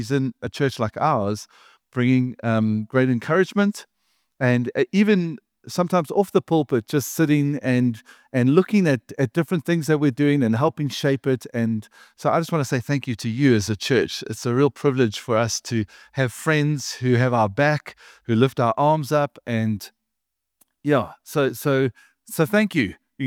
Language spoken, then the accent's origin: English; Durban, KwaZulu-Natal, South Africa; So we're from Durban, and it's really cold, yeah.